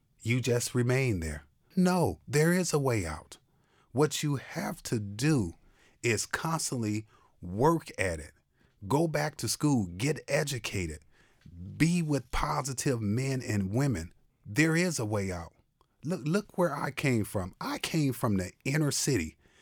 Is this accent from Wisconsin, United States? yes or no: yes; Racine, Wisconsin, United States; born there; I was born in Racine, Wisconsin.